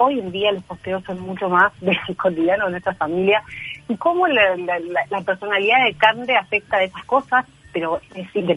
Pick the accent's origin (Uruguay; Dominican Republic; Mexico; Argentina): Uruguay; nosotros nos vinimos a vivir a Uruguay cuando Cande tenía 1 año de nacida. Yo soy uruguaya, nací en chileno, pero vinimos en busca de calidad de vida.